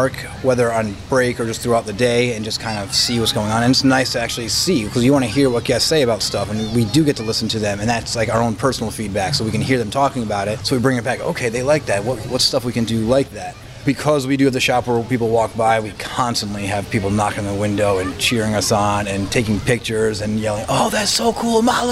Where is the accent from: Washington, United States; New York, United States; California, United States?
New York, United States; I'm originally from New York